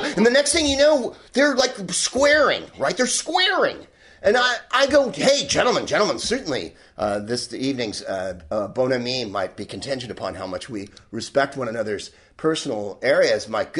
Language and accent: English; California, United States; I'm from California